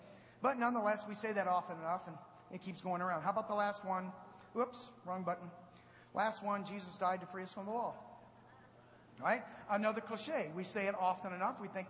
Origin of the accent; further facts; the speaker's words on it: Nevada, United States; I spent some of my time as a youth growing up in Nevada, and we lived up in the Toyobe National Forest.